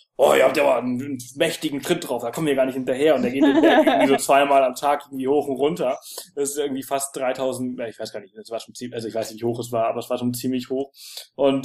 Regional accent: Balearic Islands, Spain; Ich komme aus Mallorca, ich bin am Meer aufgewachsen.

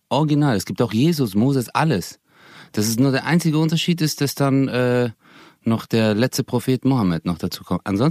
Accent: Stuttgart, Baden-Württemberg, Germany; now in North Rhine-Westphalia, Germany; ich komme aus Stuttgart und bei uns ist halt so abgekapselte Stadt.

